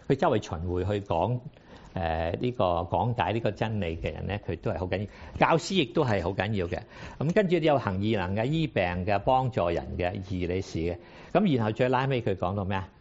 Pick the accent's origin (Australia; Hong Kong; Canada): Hong Kong; 可以我哋香港人我哋咩 quality 啊